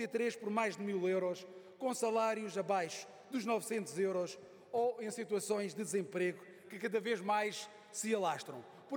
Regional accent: Loulé, Algarve, Portugal; em Loulé, de onde eu sou, no Algarve

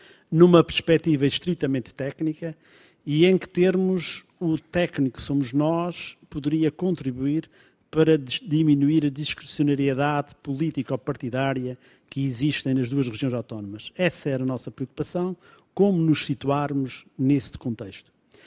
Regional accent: Azores, Portugal; nas quais nós nos incluímos enquanto açorianos

